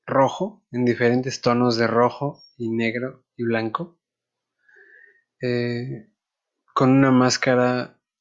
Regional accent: Mexico; first language English; Spanish is a second language; Mi pretexto es que mi mamá es jamaicana y que el inglés es el primer idioma que aprendí. Pero me crié en México

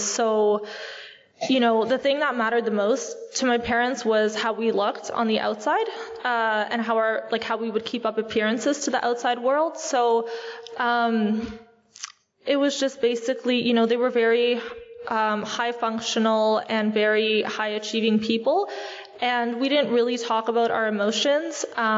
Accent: Etobicoke, Ontario, Canada; I grew up in Etobicoke, not far from here. I grew up in just like a middle-class family

